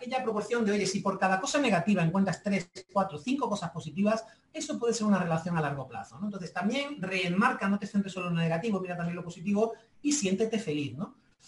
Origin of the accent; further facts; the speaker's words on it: Seville, Andalusia, Spain; Yo soy de Sevilla, claro, yo soy de Sevilla, en Sevilla no he vendido una escoba.